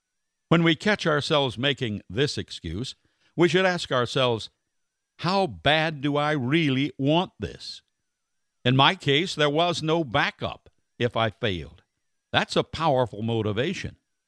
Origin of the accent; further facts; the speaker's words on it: North Carolina, United States; I've previously revealed that I grew up poor in Wilson County, North Carolina.